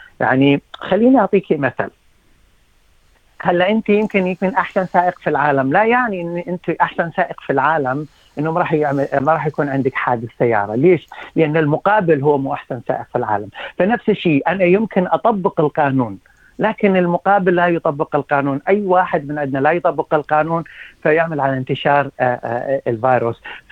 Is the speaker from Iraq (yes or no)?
yes; Iraq; now in Fairfield, Australia; انا من العراق، وفيرفولد يمكن اكثر الناس الموجودين فيها اشوريين من العراق، وعندنا اشوريين ايضا اجوا من سوريا